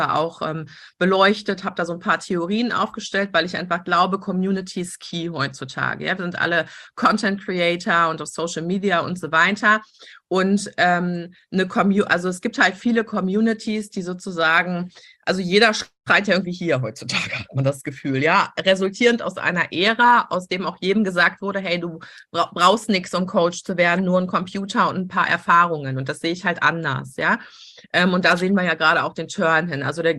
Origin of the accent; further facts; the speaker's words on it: Rhineland, Germany; Aus dem Rheinland. Also ich habe im Ruhrpott studiert, aber ich komme aus dem Rheinland, ja.